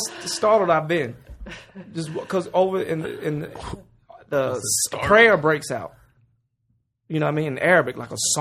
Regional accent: Georgia, United States; I'm from Georgia. We hate Alabama.

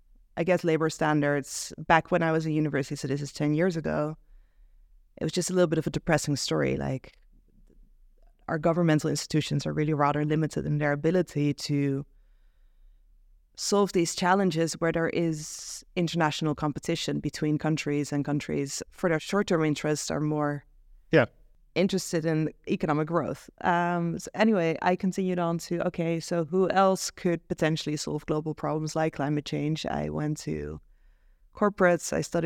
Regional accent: Amsterdam, North Holland, Netherlands; So I grew up in Amsterdam, Dutch mother, Jewish Mexican father, lived in a few different places in the world.

